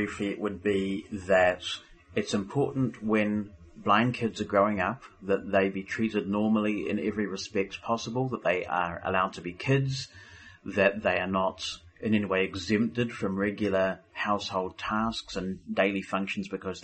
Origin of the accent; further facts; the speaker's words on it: New Zealand; But also growing up in New Zealand